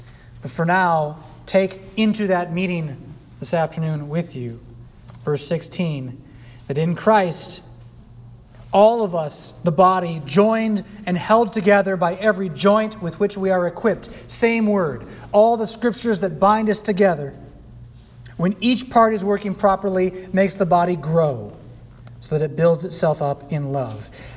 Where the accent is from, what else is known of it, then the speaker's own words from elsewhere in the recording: California, United States; I hail from California, where they'll get 5, 6, 7 feet tall.